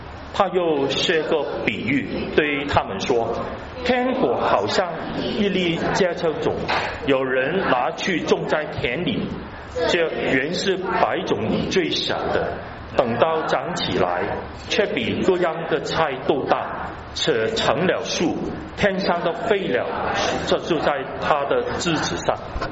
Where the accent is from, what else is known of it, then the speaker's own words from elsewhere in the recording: Hong Kong; 然后就只把它改成香港。我就发现我没有国家，我没有国家，我不属于中国，也不属于英国